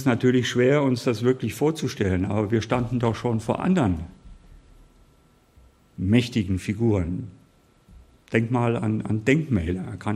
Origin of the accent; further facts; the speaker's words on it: Hesse, Germany; Ich als Hesse kenne nur den Hermann in Kassel.